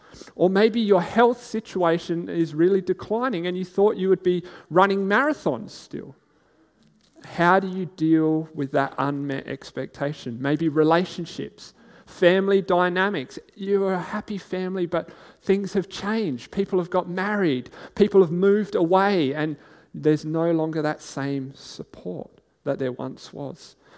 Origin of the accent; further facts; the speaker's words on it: South Australia, Australia; born there; If you don't know, I was born here in South Australia